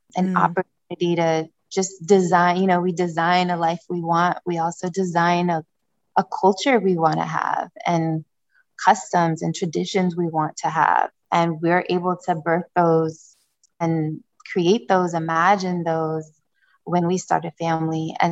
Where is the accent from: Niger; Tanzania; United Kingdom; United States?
Niger; moved away; also born or lived in Democratic Republic of the Congo; She raised me as a single mother in Niger, West Africa, which is sub-Saharan Africa, landlocked, a very dry country. It's a Muslim country